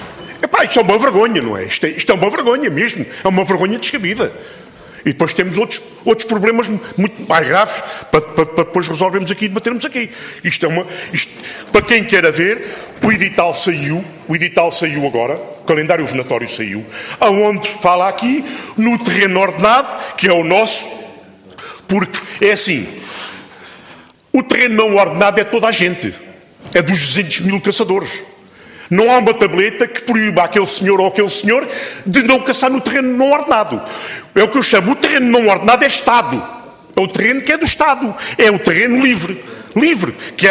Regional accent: Barreiro, Setúbal, Portugal; Eu sou do Barreiro. Vem para a minha terra, formou ali família, trabalha ali na minha terra.

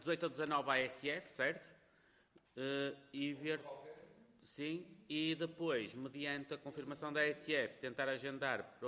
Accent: Porto, Norte, Portugal; eu também não sou de cá, eu sou do Porto.

